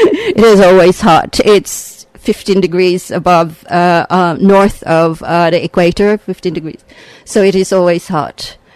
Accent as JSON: {"language": "English", "country": "Philippines", "said": "Bear in mind, I came from the Philippines, and we fight for freedom."}